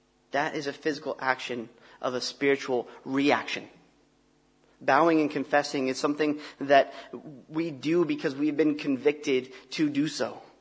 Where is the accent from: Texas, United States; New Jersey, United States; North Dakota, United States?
Texas, United States; now in England; I'm an American and I'm a Texan.